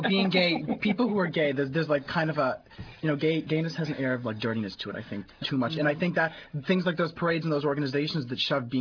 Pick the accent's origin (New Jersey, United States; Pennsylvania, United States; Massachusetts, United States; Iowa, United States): Massachusetts, United States; Boston; I'm from Boston, and last year I went to Boston Pride.